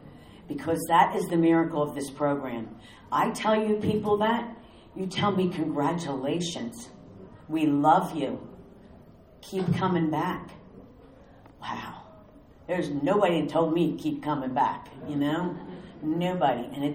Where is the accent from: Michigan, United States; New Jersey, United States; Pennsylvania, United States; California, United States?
Pennsylvania, United States; Philadelphia; Now, I'm from the Philadelphia area. I don't know if any of you are. I was born and raised in Roxborough.